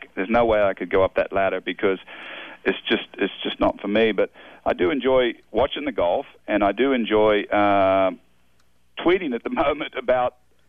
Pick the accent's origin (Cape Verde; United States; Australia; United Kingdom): Australia; I'm Australian, obviously